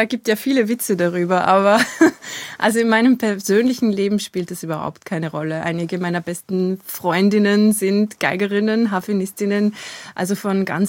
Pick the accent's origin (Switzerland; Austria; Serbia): Austria; Upper Austria; Ich bin Oberösterreicher.